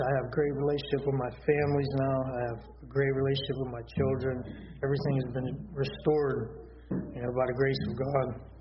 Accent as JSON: {"language": "English", "town": "Ruffsdale", "region": "Pennsylvania", "country": "United States", "said": "I'm 31 years old. I'm from Ruffsdale, PA, about an hour west of here towards Pittsburgh."}